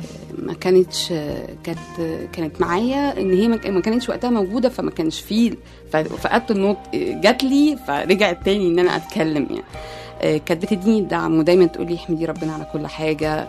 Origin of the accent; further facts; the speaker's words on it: Egypt; بس طبعا إحنا عندنا في مصر ما فيش مهنية في الموضوع ده